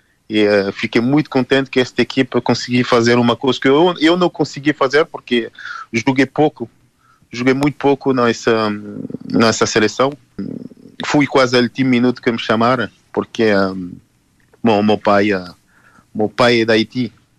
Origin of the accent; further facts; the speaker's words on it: Paris, Île-de-France, France; sou de Paris mesmo, eu nasci em Paris, e a minha zona é mais depois de 95.